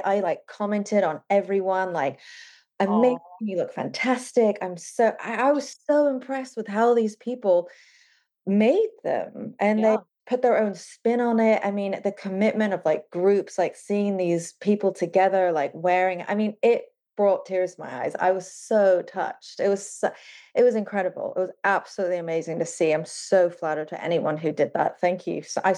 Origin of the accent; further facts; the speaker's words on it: England, United Kingdom; I grew up in England and it wasn't really something to perceive or aspire to be, or at least where I'm from